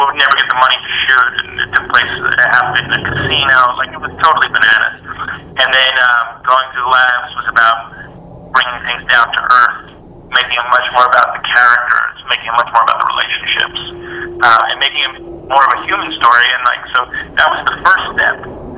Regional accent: New Jersey, United States; she just has this vibe that felt like the women that I grew up with in New Jersey.

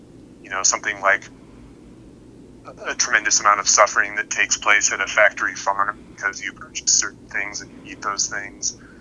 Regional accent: Iowa, United States; That's what we do as Iowans. I grew up in Iowa.

